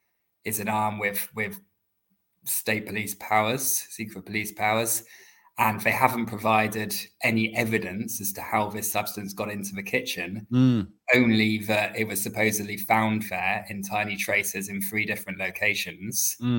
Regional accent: England, United Kingdom; accent: English; now in Berlin, Germany; I'm a English journalist, you can tell by my accent, but I work in Berlin in Germany

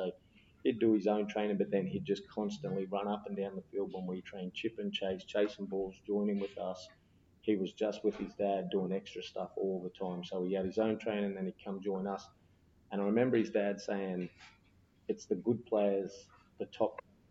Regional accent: Brisbane, Queensland, Australia; Yeah, born and bred in Brisbane, grew up in the great Woodridge, Logan area

